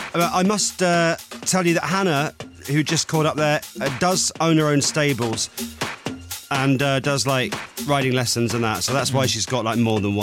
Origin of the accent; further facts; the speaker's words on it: Oxford, South East England, United Kingdom; Oh, well, mate, I'm from Oxford.